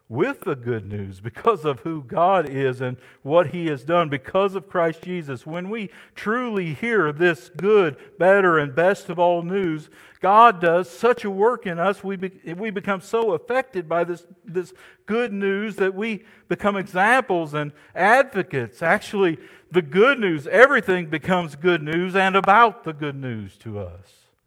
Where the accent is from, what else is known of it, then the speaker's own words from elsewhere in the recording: Georgia, United States; I'm from Georgia, y'all, but I know that's bad grammar.